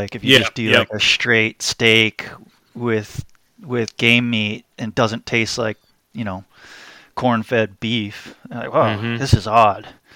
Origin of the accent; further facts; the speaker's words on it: New Hampshire, United States; Growing up in New Hampshire, you know, my favorite introduction to game meat was moose.